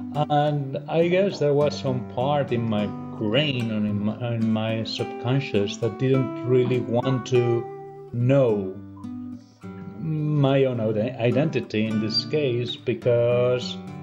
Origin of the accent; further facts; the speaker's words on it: Spain; English is a second language; I'm from Spain. Inside Spain, I come from a region in which we speak two languages. The community that speaks Spanish and the community that speaks Catalan. I am from the part that speaks Spanish. I am a male.